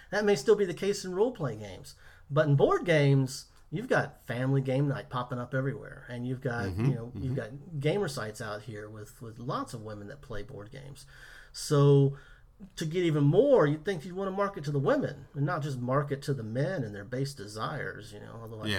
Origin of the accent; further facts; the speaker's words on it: England, United Kingdom; I thought that's what I get for being English.